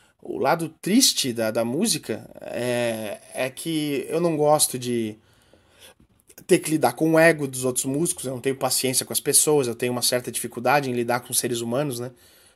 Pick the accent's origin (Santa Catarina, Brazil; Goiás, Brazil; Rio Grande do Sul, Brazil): Santa Catarina, Brazil; Blumenau; Blumenau, que é a minha cidade natal, é disparado a cidade onde eu mais toquei na vida.